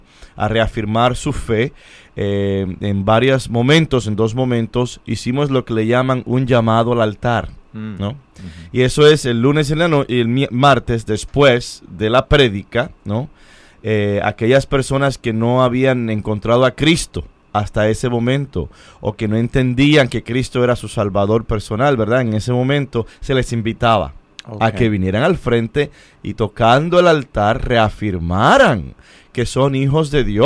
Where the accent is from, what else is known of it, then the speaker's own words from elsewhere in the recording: Brooklyn, New York, United States; born there; Oh, claro, yo nací en Brooklyn. Yo nací en el Hospital de Santa María, en el condado, en el área de Brooklyn, y me bauticé en Nuestra Señora de la Merced, en Brooklyn.